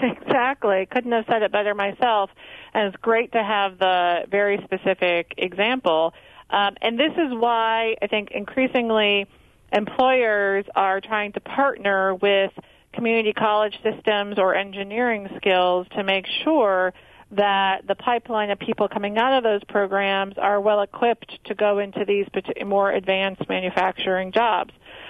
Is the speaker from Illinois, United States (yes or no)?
yes; Chicago, Illinois, United States; moved away; Well, I'm from Chicago. And I would say I see myself as a Midwesterner, and all the qualities that you described I think are absolutely true. And I left my heart in Chicago and call myself a Chicagoan in diaspora with the hopes of returning someday.